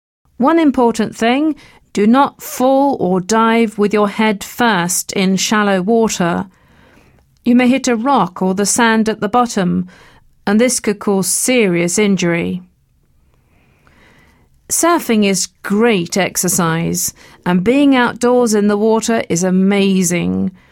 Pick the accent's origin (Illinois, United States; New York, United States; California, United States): California, United States; San Francisco; I'm from San Francisco, California.